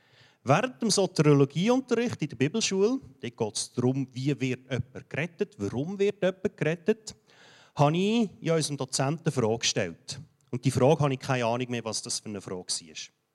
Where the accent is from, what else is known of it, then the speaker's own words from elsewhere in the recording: Kölliken, Aargau, Switzerland; Ja, auch ich bin hier in der Region aufgewachsen. Ich komme von einem am Bergli, von Köliken. Und ich habe dort bis 20 meine erste Lebenshälfte, genau jetzt eigentlich, verbracht.